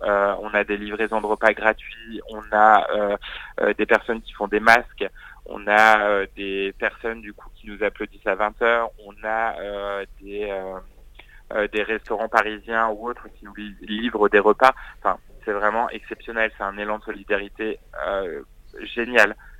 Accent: Crépy-en-Valois, Hauts-de-France, France; moi je suis originaire de Crépy-en-Valois

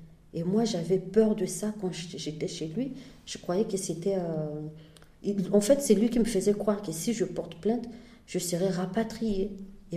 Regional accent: Angola; moved away as an adult; also born or lived in Portugal; now in France; j'ai quitté l'Angola pour la France, donc le Portugal, la France. Ma destination était la France et je suis arrivée en France depuis 2014.

